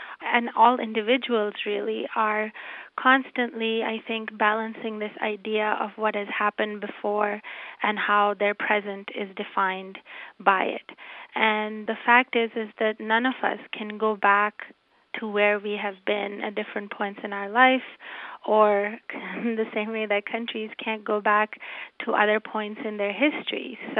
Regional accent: Karachi, Sindh, Pakistan; growing up in Karachi, in Pakistan myself

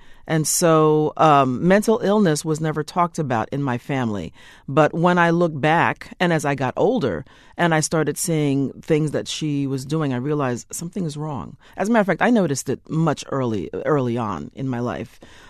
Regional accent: Brooklyn, New York, United States; I was born and raised in Brooklyn.

